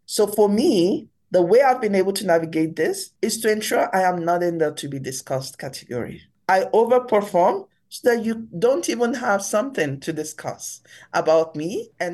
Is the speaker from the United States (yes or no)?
no; Nigeria; born there; I was born in Nigeria.